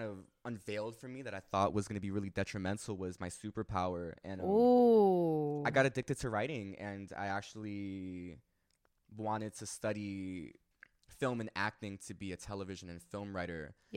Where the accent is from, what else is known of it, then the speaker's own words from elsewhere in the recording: Bushwick, New York, United States; So, yeah, like growing up in Bushwick and when you were a gay kid back in the days, obviously it's different now.